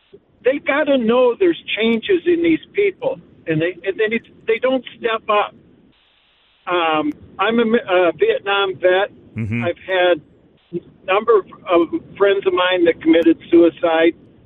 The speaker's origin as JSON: {"language": "English", "town": "Sioux Falls", "region": "South Dakota", "country": "United States", "said": "Yeah, I'm originally from Sioux Falls."}